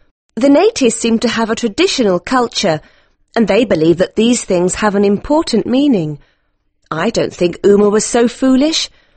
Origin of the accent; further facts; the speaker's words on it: Glasgow, Scotland, United Kingdom; I remember when I was growing up in the Gorbals